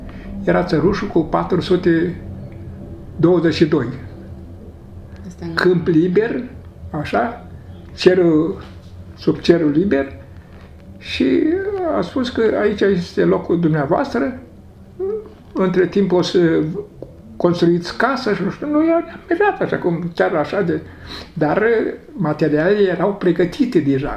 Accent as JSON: {"language": "Romanian", "region": "Bessarabia", "country": "Moldova", "moved": "as an adult", "said": "Deci noi am fugit din Basarabia ca să nu fim deportați în Rusia, în Siberia, și ne-a deportat aici. Pe motiv că noi suntem basarabeni și am fugit de ruși"}